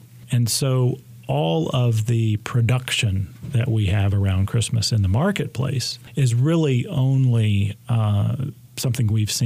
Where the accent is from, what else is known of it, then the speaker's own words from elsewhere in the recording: Durham, North Carolina, United States; So I'm from Durham, grew up just across the line, so to speak, and have been here in ministry in Chapel Hill for the last 4.5 years